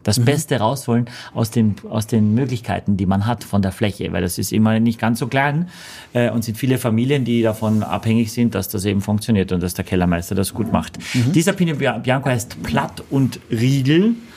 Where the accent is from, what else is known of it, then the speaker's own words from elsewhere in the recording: Austria; als Österreicher fährst du einfach nicht nach Südtirol